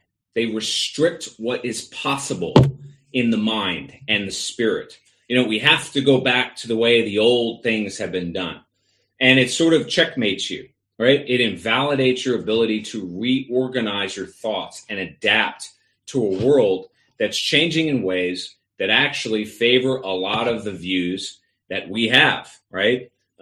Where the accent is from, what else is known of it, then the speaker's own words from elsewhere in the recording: United States; and then to perhaps living in the suburbs, right, to speak as an American.